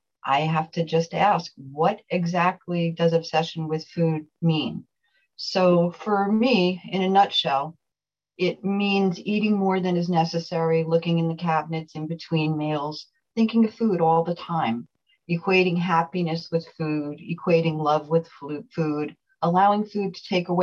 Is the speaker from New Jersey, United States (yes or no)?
yes; New Jersey, United States; I'm from New Jersey, and I've been in program 11 years.